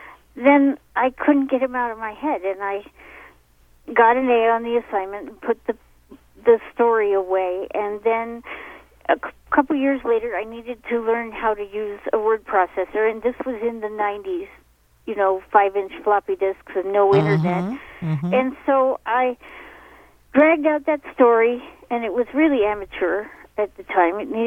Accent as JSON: {"language": "English", "region": "Colorado", "country": "United States", "tie": "born or raised there", "also_born_or_lived": "Chicago", "said": "I was born in Chicago, but I don't really claim that because my parents were from Colorado and they got homesick and moved back before I'm old enough to remember being anywhere else."}